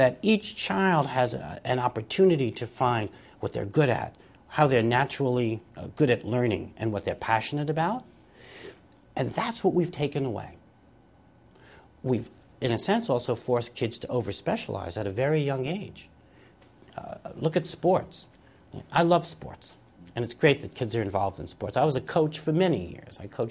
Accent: Bronx, New York, United States; for a kid growing up in the Bronx, to think about being an archaeologist was quite unusual.

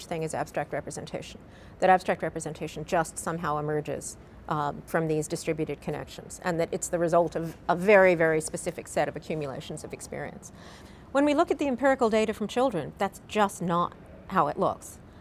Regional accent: California, United States; I come from the Bay Area, and I'm a baseball fan.

